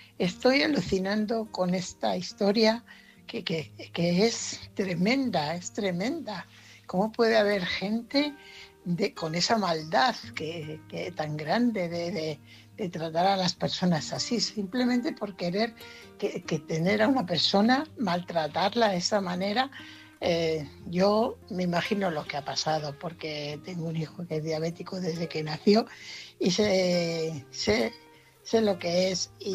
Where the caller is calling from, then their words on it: Fuenlabrada, Community of Madrid, Spain; corresponsal de Fuenlabrada.